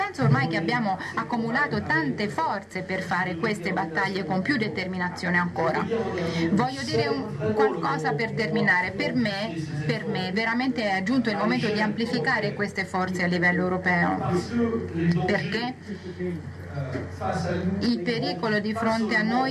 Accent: France; Io che sono francese non mi dimentico della responsabilità del governo

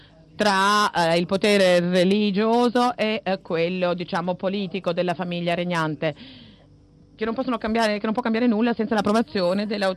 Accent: Denmark; Italian is a second language; Io sono cresciuta in Danimarca

